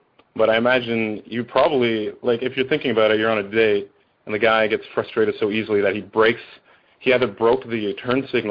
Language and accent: English; Canada; I grew up in Canada